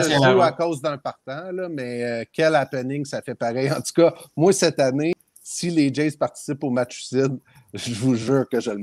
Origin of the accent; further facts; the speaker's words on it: Trois-Pistoles, Quebec, Canada; Je suis originaire de Trois-Pistoles.